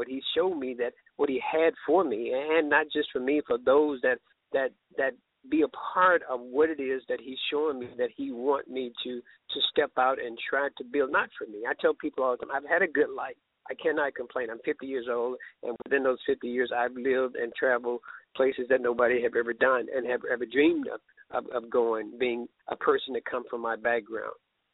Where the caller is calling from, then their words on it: Sardis, Mississippi, United States; I stepped out back here to come on to the show. I'm down in Sardis, Mississippi.